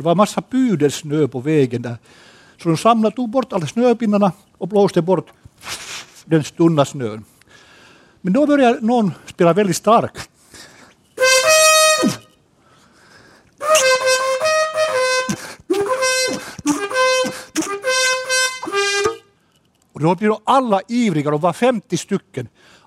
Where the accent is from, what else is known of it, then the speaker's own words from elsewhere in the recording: Finland; Och jag kommer från Finland för början.